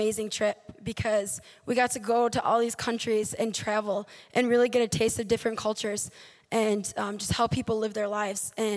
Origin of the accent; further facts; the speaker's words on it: Illinois, United States; I'm from Illinois. Nothing too special